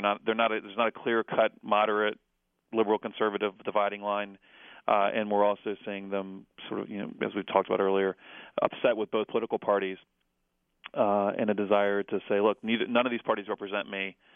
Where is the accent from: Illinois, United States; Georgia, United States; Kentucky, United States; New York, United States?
Kentucky, United States; Even going back to my home state of Kentucky, where we have very strict rules on closed primaries.